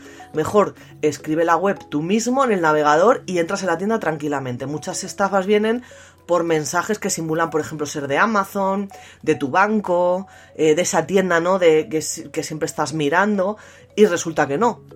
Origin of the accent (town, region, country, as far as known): Spain